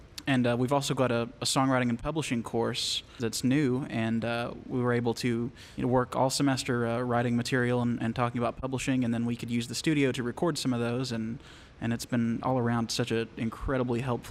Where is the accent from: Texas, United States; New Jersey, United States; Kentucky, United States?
Kentucky, United States; Van Leer; I'm from Van Leer, Kentucky.